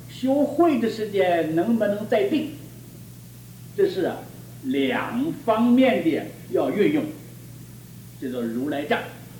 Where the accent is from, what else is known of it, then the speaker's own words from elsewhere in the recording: China; 我们是中国人，我们是中华文化